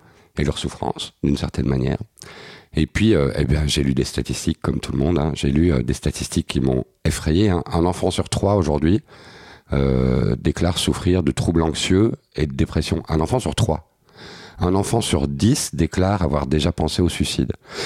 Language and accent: French; Belgium; Moi je suis belge et je suis à Paris là